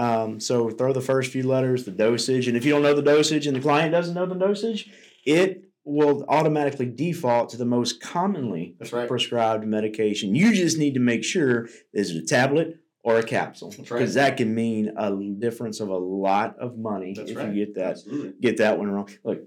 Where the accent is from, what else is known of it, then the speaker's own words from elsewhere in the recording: Louisiana, United States; But what I love about it is I'm from South Louisiana. I'm not the best speller.